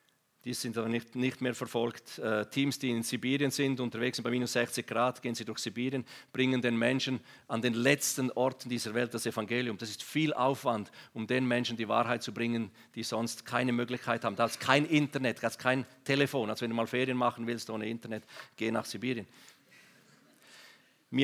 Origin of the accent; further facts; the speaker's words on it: Graubünden, Switzerland; im Nationalpark im Graubünden, wo ich aufgewachsen bin